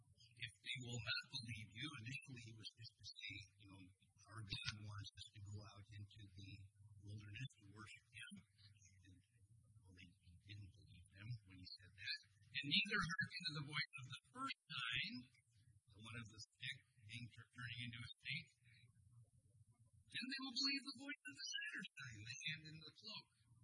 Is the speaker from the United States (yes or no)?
yes; Los Angeles, California, United States; Now, as a small boy growing up in Southern California, we actually lived right in the northeast corner of the city of Los Angeles.